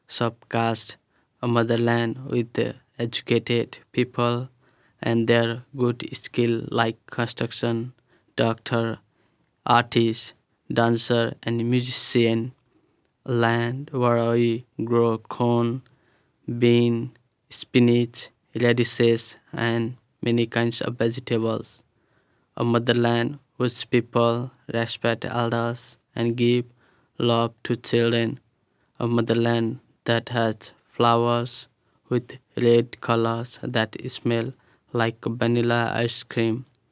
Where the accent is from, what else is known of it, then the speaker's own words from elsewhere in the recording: Nepal; I'm from Nepal and my title is If I Could Talk to Grief. I want to talk to you about my childhood in Nepal. In Nepal, I grew up in terrible condition.